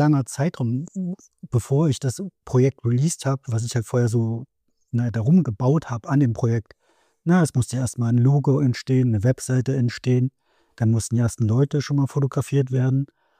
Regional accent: Leipzig, Saxony, Germany; Genau, ich glaube, man hört es auch ein wenig. Ich bin in Leipzig geboren, 1984, also jetzt mittlerweile schon 40 Jahre alt. Und dann habe ich trotzdem noch eine ostdeutsche Dorferfahrung. Sind zwar meine Eltern dann irgendwann raus aus Leipzig gezogen, in das Umland

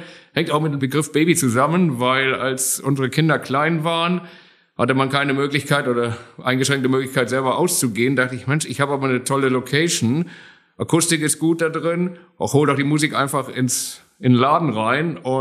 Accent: Heidelberg, Baden-Württemberg, Germany; Ich bin tatsächlich gebürtiger Altstädter, damals noch im alten St. Elisabeth, unterhalb vom Schloss. Ein richtiger Neckarsume, sagt man auch.

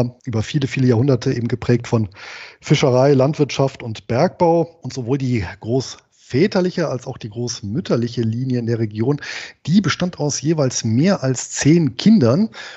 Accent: Galicia, Spain; meine Heimatregion, ich glaube, das hatte ich ja auch schon mal hier gesagt, das ist ja der äußerste Nordwesten Spaniens. Das bergige und recht zerklüftete Galizien, weit abseits der politischen und wirtschaftlichen Zentren des Landes.

